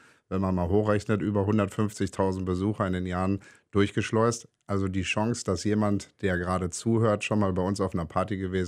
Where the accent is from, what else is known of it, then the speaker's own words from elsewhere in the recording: Wuppertal, North Rhine-Westphalia, Germany; Wir sind in Wuppertal groß geworden